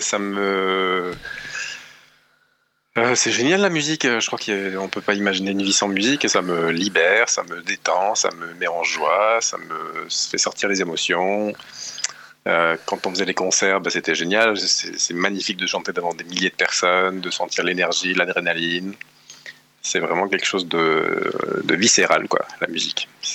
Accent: Turkey; Moi, j'ai grandi en Turquie

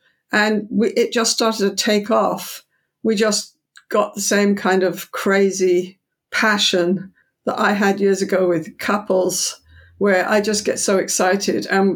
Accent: Canada; You know, I'm small, you know, I'm small Canadian female. We're quite polite in Canada.

